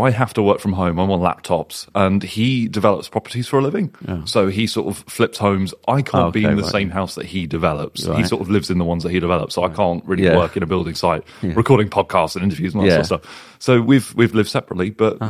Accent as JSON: {"language": "English", "town": "Brentwood", "region": "East of England", "country": "United Kingdom", "tie": "born or raised there", "also_born_or_lived": "Harold Wood", "said": "So I was born in Harold Woods and I grew up and lived in Brentwood for basically my whole life."}